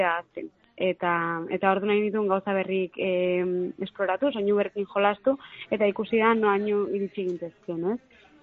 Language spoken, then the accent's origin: Basque; Lazkao, Basque Country, Spain; Gogoan dauket gurasok apuntatu nindutela nire herriko Lazkaoko